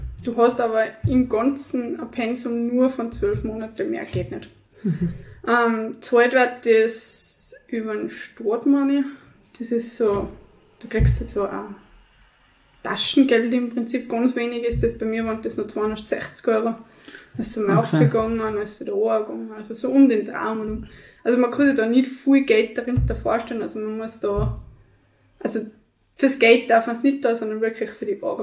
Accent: Tyrol, Austria; ich bin 23 Jahre alt, ich bin seit ich geboren bin in der Hochfütz

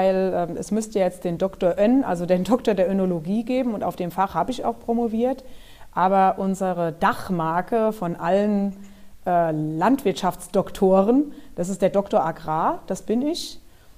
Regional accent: Mainz, Rhineland-Palatinate, Germany; Und wer Rheinhesse ist und auch ein bisschen tiefer ins Inland reingeht, der hat immer einen sehr, sehr starken Bezug zu Mainz und ich als Mainzer Stadtteil ebenso.

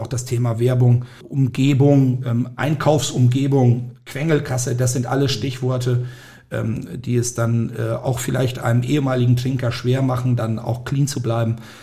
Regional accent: Ringe, Lower Saxony, Germany; ich bin jetzt als Dorfkind, ich komme ja aus Ringe, aus der Grafschaft Bentheim, da gab es tatsächlich auch Sportfeste

